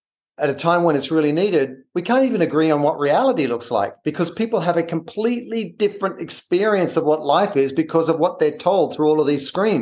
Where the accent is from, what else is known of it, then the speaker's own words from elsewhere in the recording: Australia; as an Australian